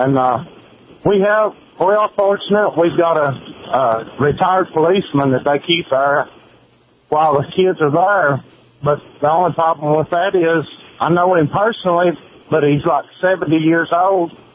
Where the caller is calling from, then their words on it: Tennessee, United States; I'm calling from Tennessee.